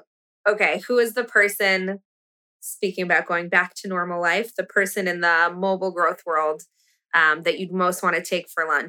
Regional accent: United States; I'm American. We've had pancakes every way

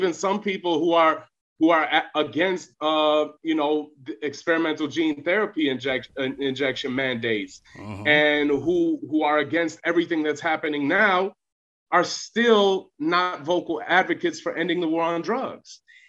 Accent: Chicago, Illinois, United States; violence in places like my hometown, Chicago

